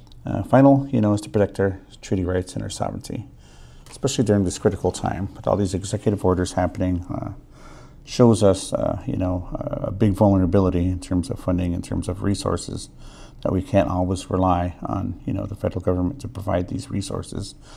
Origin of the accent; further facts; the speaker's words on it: Madras, Oregon, United States; I was born in Madras, Oregon in 1972, raised